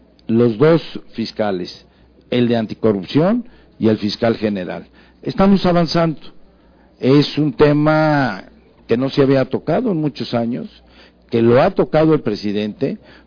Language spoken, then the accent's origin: Spanish; Mexico; A mí me da gusto, como mexicano